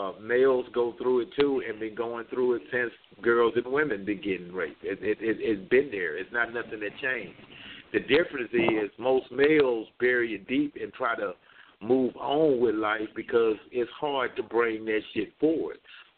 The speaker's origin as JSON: {"language": "English", "town": "Utica", "region": "Mississippi", "country": "United States", "tie": "born or raised there", "also_born_or_lived": "Chicago", "said": "I came up in the country. A little town called Utica on the other side of Jackson."}